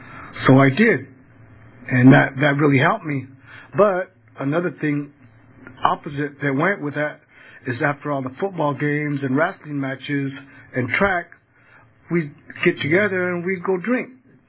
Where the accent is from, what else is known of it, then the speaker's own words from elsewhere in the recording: East Porterville, California, United States; I grew up in East Porterville, and all my neighborhood, everybody drank.